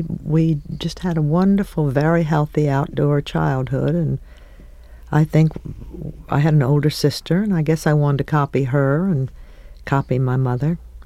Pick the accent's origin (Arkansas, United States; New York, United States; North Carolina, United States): New York, United States; Rye; Well, I grew up in Rye, New York. I had a wonderful mother and father and two brothers and one sister. It was a town of 8,000 people, and it was a wonderful little town.